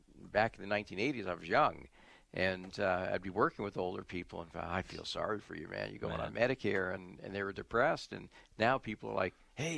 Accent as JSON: {"language": "English", "town": "Staten Island", "region": "New York", "country": "United States", "tie": "born or raised there", "said": "I grew up in New York, and in 1965. A bridge opened, the Verrazano Narrows Bridge, that it connected Brooklyn to Staten Island, which is where I lived."}